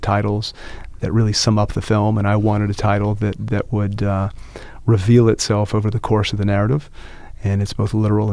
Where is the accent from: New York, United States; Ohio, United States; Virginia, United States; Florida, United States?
Virginia, United States; the Appalachians that I grew up in Virginia. And I grew up a grandson of a coal miner in the coal fields of Virginia.